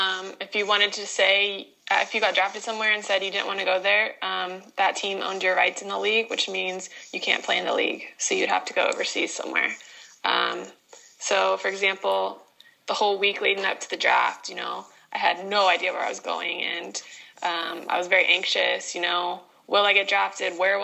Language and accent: English; Kansas City, Missouri, United States; I was drafted from my hometown team, which meant that I was already in Kansas City, starting in December.